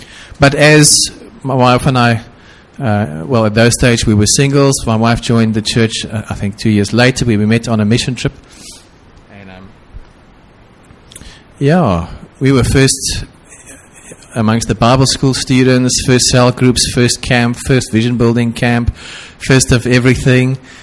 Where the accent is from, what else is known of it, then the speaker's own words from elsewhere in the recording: Stellenbosch, Western Cape, South Africa; Christelle and I come from Stellenbosch.